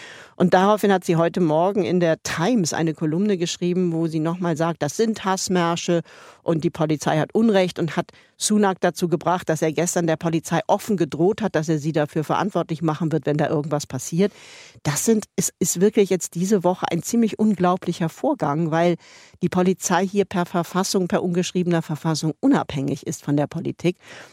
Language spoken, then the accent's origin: German; Cologne, North Rhine-Westphalia, Germany; Und sage ich jetzt einfach mal so als Kölnerin.